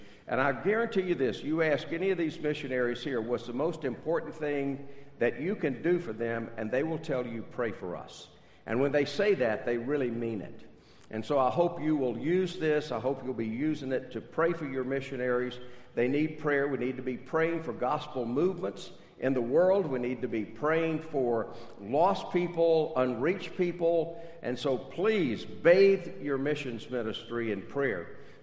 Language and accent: English; Macon, Georgia, United States; I grew up in Macon, Georgia, was born there, lived there, and my family's an old Macon family.